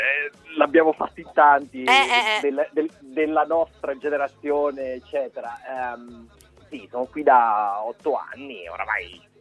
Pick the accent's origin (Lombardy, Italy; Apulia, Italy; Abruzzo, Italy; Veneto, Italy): Abruzzo, Italy; Pescara; moved away; Centro Italica, diciamo, sono abruzzese.